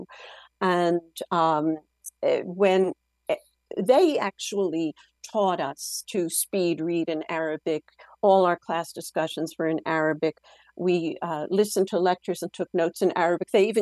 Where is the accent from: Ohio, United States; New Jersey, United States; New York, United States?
New York, United States; I grew up in the New York area and majored in anthropology at the University of Pennsylvania